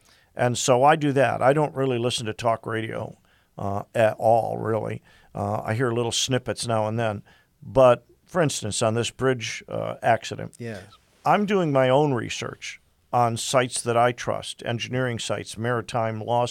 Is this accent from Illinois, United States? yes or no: no; Detroit, Michigan, United States; now in Toledo, United States; I grew up in Detroit. We referred to them as the projects.